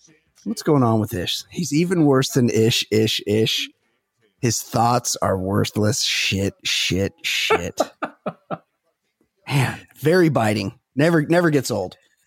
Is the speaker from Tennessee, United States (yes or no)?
no; Costa Mesa, California, United States; Oh, I'm from Costa Mesa, but I don't, and I know you don't like county chat, but people have heard of Orange County.